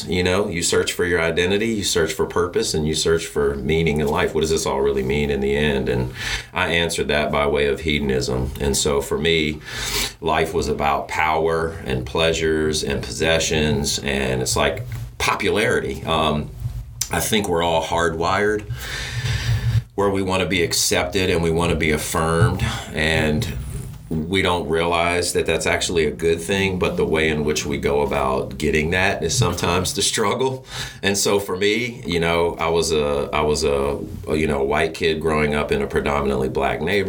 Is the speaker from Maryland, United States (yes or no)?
yes; Frederick, Maryland, United States; born there; So I was born in Frederick, Maryland, which is about 30 miles north of Washington, D.C. But I moved around a lot.